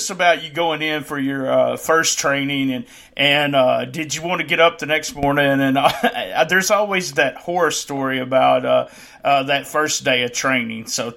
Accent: Memphis, Tennessee, United States; I'm originally from the Memphis, Tennessee area

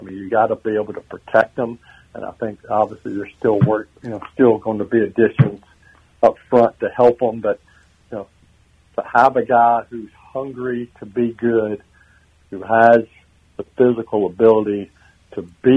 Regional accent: Southern United States, United States; Growing up in the South, I didn't know anything about hockey

